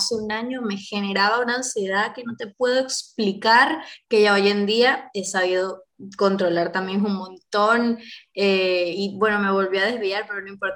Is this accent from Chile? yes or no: no; Venezuela; now in Argentina; soy lo que soy, soy venezolana, pero estoy en tierra argentina.